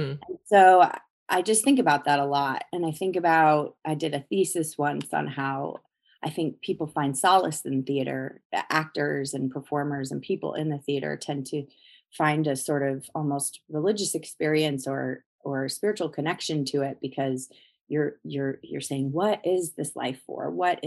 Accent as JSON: {"language": "English", "region": "West Coast", "country": "United States", "tie": "born or raised there", "said": "I'm an only child. I was raised by a single mom, and I grew up on the West Coast, and I come from a musical acting family."}